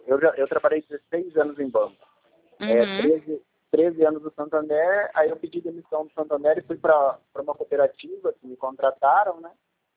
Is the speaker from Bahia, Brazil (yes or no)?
no; São Paulo, Brazil; eu sou da região de Ribeirão. Sou próximo a Ribeirão Preto.